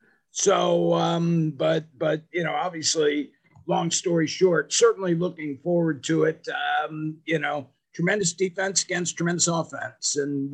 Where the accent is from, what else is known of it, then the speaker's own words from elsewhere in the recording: St. Clair Shores, Michigan, United States; I was at my house, the house I grew up in St. Clair Shores, Michigan, watching it and kind of surprised.